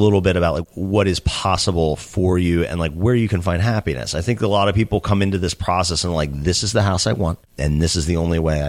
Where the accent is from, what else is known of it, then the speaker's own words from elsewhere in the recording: Philadelphia, Pennsylvania, United States; I grew up in Philadelphia. When she moved down here, she moved to like right by the town that I grew up in.